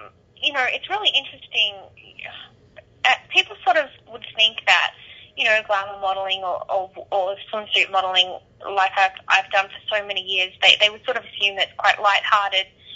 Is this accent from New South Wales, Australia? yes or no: no; Melbourne, Victoria, Australia; now in Los Angeles, United States; I actually did get quite the culture shock when I came from Melbourne.